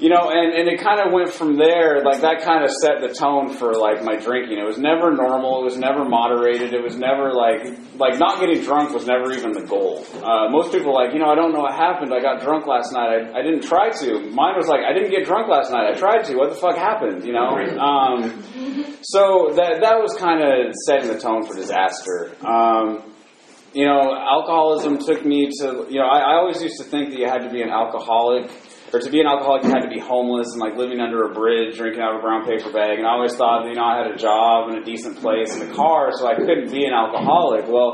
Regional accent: Washington, United States; Right off the bat, I grew up in Seattle, Washington, in a small town right outside of Seattle.

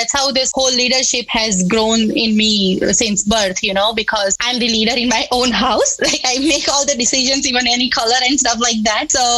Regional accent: Gujarat, India; So I'm from the first batch of occupational therapy school in the state of Gujarat

